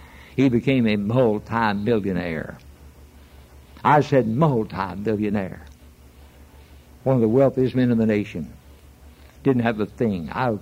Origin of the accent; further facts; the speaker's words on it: Chattanooga, Tennessee, United States; … from Chattanooga, Tennessee. I asked you to pray for me some years ago."